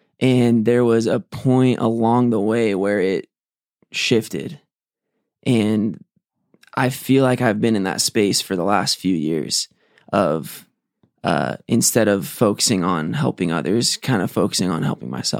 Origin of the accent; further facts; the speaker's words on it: Arizona, United States; I'm from Arizona.